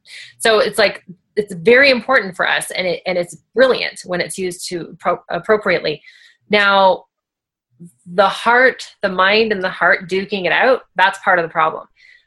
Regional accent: Canada; I'm from Canada, I am a white female

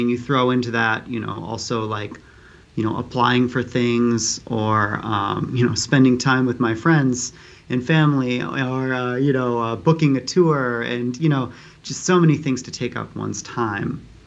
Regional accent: Santa Cruz, California, United States; So I got to play in the youth orchestra in my hometown in Santa Cruz, California.

